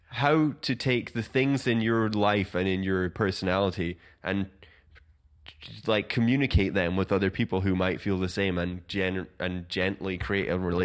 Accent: Scotland, United Kingdom; Whereas I guess because we're Scottish, that we look at aspirationally wealthy people and are like, ugh.

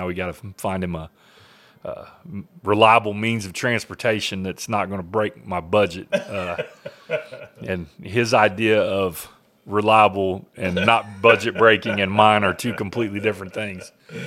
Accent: Enid, Oklahoma, United States; So I grew up in Enid, and that's where I was born and raised.

